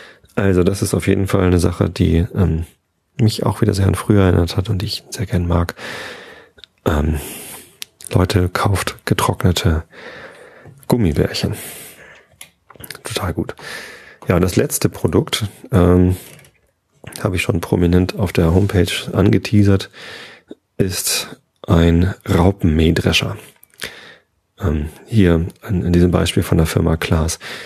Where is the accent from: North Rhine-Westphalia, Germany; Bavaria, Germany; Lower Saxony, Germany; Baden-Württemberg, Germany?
Lower Saxony, Germany; Wistedt; Also ich bin in Visted aufgewachsen